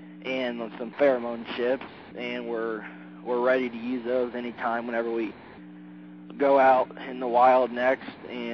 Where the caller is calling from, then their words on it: Greencastle, Indiana, United States; We're from Greencastle, Indiana